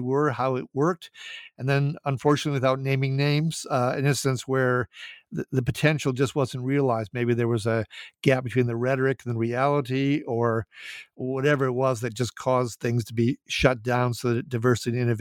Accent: Minnesota, United States; my being from Minnesota, where we have this phrase, Minnesota nice

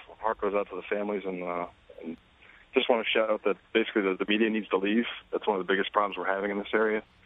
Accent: Connecticut, United States; I'm from the Northeast, raised in Connecticut, but I'm in the military.

